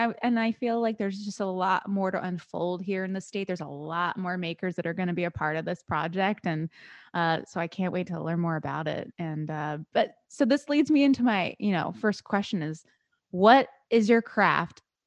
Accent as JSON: {"language": "English", "region": "Maryland", "country": "United States", "said": "Like, I'm from Maryland."}